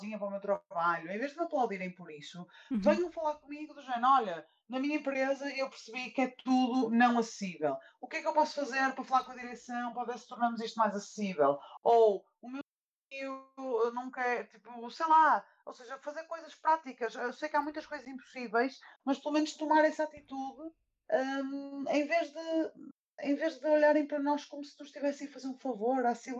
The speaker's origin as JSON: {"language": "Portuguese", "town": "Porto", "region": "Norte", "country": "Portugal", "said": "Então, eu sou do Porto, na Baixa, por exemplo"}